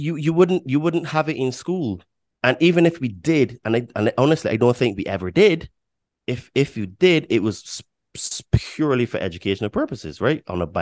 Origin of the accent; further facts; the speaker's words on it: Barbados; born there; I'm 41, right? So, and I was born in Barbados.